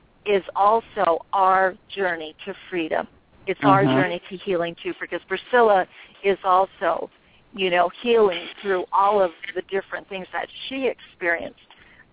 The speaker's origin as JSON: {"language": "English", "country": "Mexico", "tie": "born or raised there", "said": "And I was from Mexico. I grew up in Mexico"}